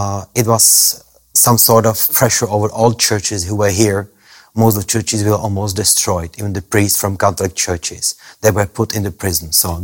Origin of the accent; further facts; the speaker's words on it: Czechia; English is a second language; I was born in an atheistic family under the communism. So nobody taught us about God, about Jesus.